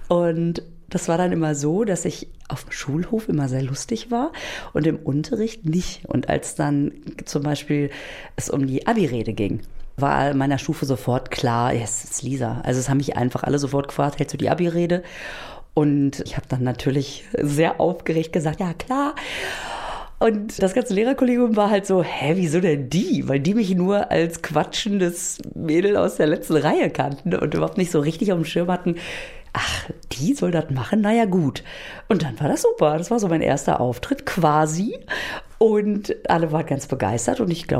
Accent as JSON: {"language": "German", "town": "Münster", "region": "North Rhine-Westphalia", "country": "Germany", "said": "ich komme aus Münster in Westfalen. Tolle Stadt."}